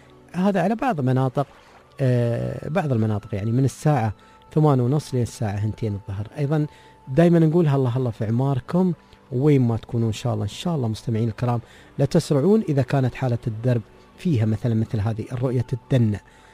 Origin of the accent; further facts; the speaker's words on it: Dubai, United Arab Emirates; أنا معني من دبي لكن نسير الشارجة في المناسبات